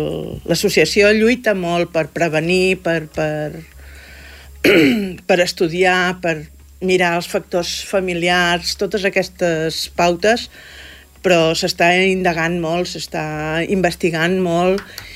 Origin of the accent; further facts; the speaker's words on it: Palafrugell, Catalonia, Spain; Jo abans vivia a Girona, soc de Palafrugell, però vivia a Girona